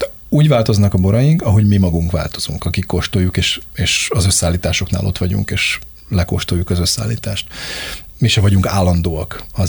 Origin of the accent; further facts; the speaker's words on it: Budapest, Hungary; bár alapvetően budai gyerek vagyok